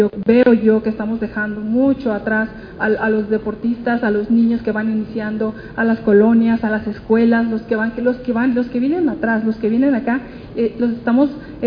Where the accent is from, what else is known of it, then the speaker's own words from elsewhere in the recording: Tijuana, Baja California, Mexico; yo soy de Tijuana, Baja California, viajo cada semana 3 horas de venida, 3 horas de regreso.